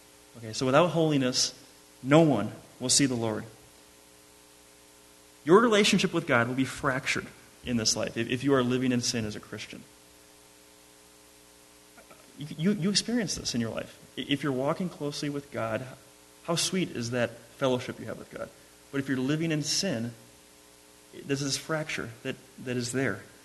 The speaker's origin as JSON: {"language": "English", "region": "Minnesota", "country": "United States", "said": "Now, I came from Lake Minnetonka, which is quite possibly one of the most used lakes in all of America."}